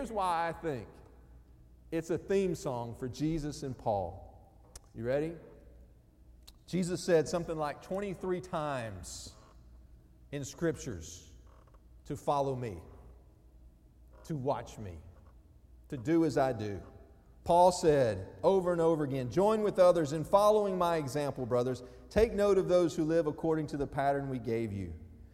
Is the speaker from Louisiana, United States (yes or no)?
yes; Louisiana, United States; So I was born and raised in Louisiana.